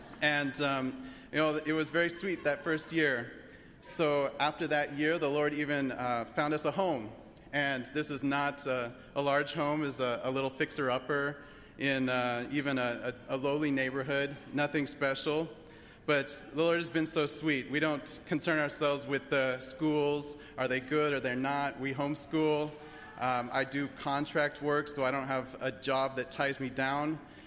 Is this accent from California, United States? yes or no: yes; California, United States; So we were in California. I grew up in California.